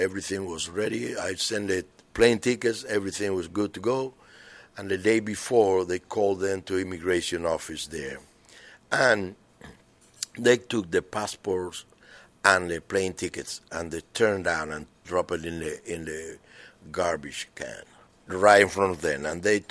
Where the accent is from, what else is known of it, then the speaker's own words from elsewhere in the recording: Artemisa, Cuba; born there; English is a second language; I was born in Artemisa, which is a little village of the countryside of Cuba.